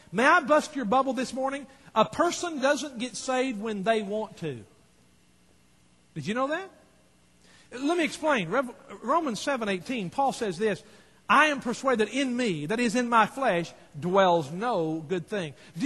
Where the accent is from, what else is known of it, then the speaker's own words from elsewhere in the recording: Texas, United States; Now, I know because you listen to my accent, most of you folks thought I was from New York, but I'm really not. I am from Texas.